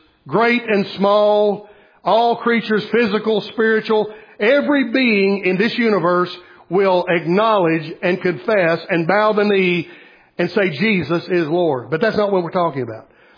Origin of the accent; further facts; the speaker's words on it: the South, United States; accent: Southern English; And here I am speaking English, or I guess I'm speaking Southern English. That's a different language than English.